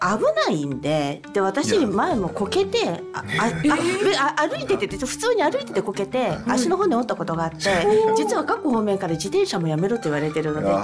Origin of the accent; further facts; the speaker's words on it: Kyoto, Japan; also born or lived in Tokyo; 父の仕事の関係で関西に移って、うん、でそれから、もう大学入るまでもう20年近く京都で、はい、育ちました。